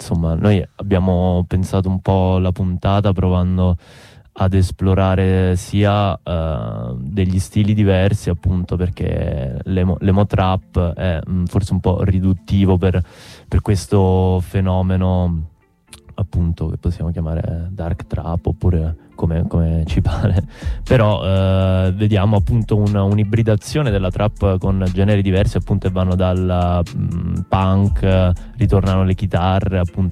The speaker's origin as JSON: {"language": "Italian", "town": "Rome", "region": "Lazio", "country": "Italy", "said": "anche come tante cose che succedono a Roma, e lo dico da romano"}